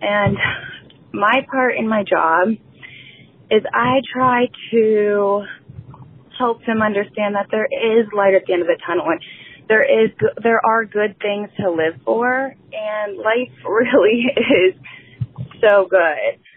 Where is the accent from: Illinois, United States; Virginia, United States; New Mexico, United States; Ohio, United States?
Ohio, United States; I'm 27 years old, and I'm from Ohio.